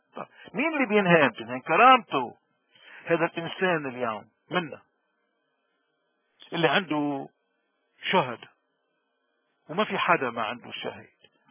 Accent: Lebanon; وبالتالي نحن كلبنانيين مطلوب منا أنه نحترم ذاتنا

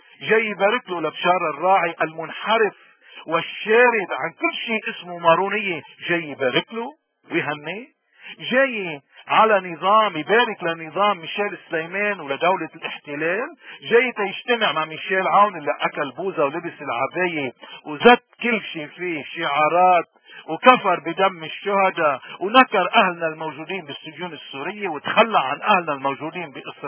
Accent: Lebanon; نحنا كلبنانيين لو فعلا عنا وجود بالخارج كنا نضغط على الفاتيكان

